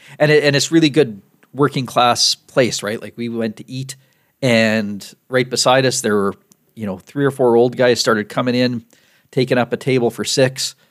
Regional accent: Regina, Saskatchewan, Canada; it's been like that since I was a kid in the 70s growing up in Regina.

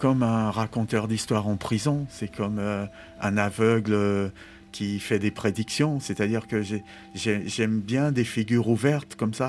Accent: France; now in Côte d'Ivoire; Moi, je suis français et je suis ivoirien. Je suis ivoirien et je suis français, je ne suis pas franco-ivoirien.

